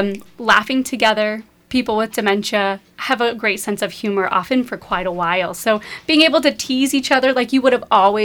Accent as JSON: {"language": "English", "town": "Pocatello", "region": "Idaho", "country": "United States", "tie": "born or raised there", "said": "Yeah, I grew up in the Mountain West in Pocatello, Idaho, which is a small town far, far away."}